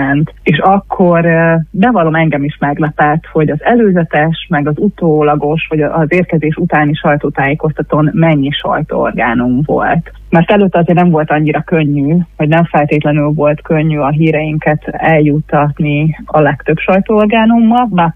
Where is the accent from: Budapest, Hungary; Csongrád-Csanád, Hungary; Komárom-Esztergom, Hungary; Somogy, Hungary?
Csongrád-Csanád, Hungary; Szentes; hanem otthon Szentesen